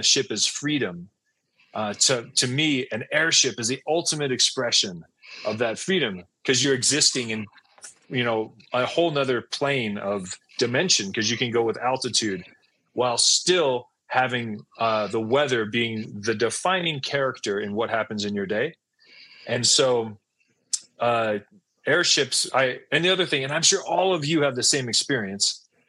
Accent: Saudi Arabia; So I grew up in Saudi Arabia, and my family did a lot of desert expeditions.

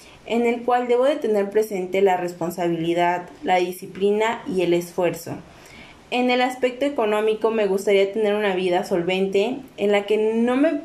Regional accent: Orizaba, Veracruz, Mexico; born there; Todo comienza el 2 de agosto del 2004, que es el día que nací, en Orizaba, Veracruz, en el Hospital Escudero. Actualmente tengo 16 años

